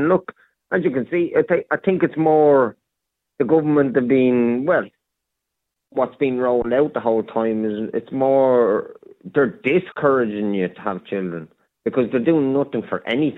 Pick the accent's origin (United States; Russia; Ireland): Ireland; Ulster; born there; Even, look, I moved, obviously, I was born in Donegal, so I'm kind of used to it.